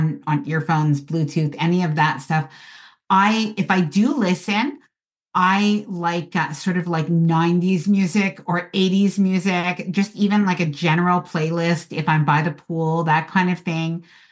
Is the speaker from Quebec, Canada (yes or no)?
yes; Montreal, Quebec, Canada; And because I'm from Montreal and Quebec, I watched the funeral.